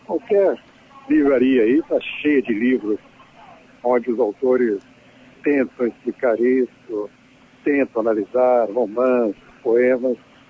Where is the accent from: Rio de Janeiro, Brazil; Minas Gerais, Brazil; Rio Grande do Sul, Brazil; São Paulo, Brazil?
Minas Gerais, Brazil; o fato que eu sou mineiro, né?